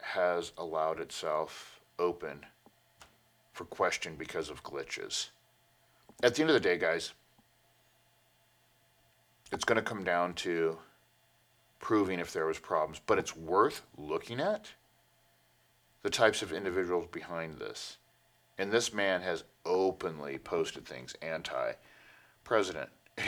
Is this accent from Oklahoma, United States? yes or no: yes; Oklahoma, United States; I was born and raised in Oklahoma, and my family has been putting sweat and dirt in the dirt of this country somewhere or another since the founding.